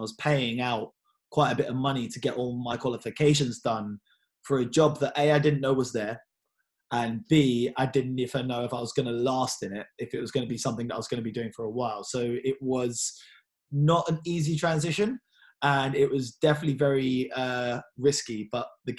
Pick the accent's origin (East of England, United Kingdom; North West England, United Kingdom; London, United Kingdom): London, United Kingdom; So I'm from East London, born and raised. I grew up around here, went to school around here.